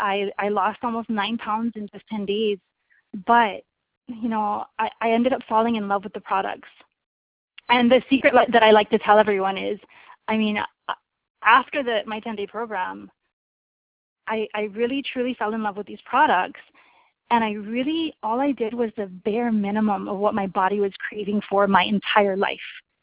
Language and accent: English; Kailua, Hawaii, United States; Lawrence and I, we are from Kailua, Hawaii, and we have four kids